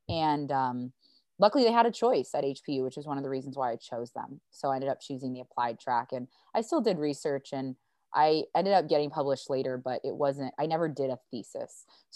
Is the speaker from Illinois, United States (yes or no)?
no; Phoenix, Arizona, United States; now in Hawaii, United States; But yeah, I grew up in Phoenix, Arizona, and my pronouns are she and her. And I ended up here. I'm based in Hawaii now